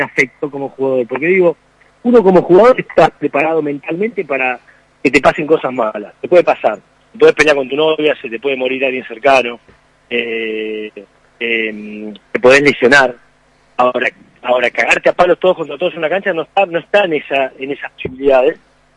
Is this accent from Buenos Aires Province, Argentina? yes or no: yes; Tandil, Buenos Aires Province, Argentina; yo soy un pibe de Tandil como ustedes, o sea, no tenía nada especial, ¿entendés? Era independiente, de jugar al frontón como todos